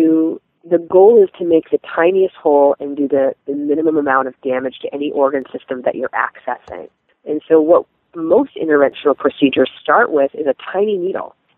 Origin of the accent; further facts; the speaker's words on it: British Columbia, Canada; also born or lived in Melbourne, Australia; I guess I'm Canadian, so I started my bachelor in Canada. I'm from British Columbia.